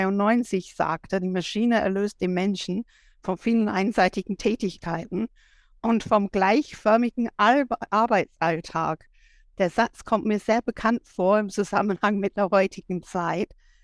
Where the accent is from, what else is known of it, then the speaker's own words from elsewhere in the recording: England, United Kingdom; ich als Engländerin